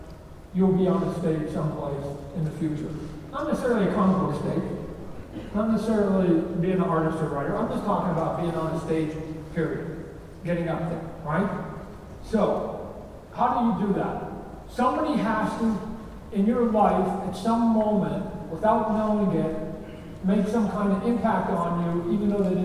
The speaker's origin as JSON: {"language": "English", "country": "Canada", "said": "I'm a Canadian, right? I don't know if any of you have been in the audience in Canada, but I'm a Canadian."}